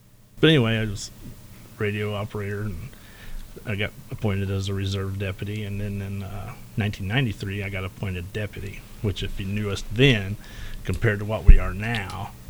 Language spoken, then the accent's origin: English; Washington, Indiana, United States; Well, I grew up in Washington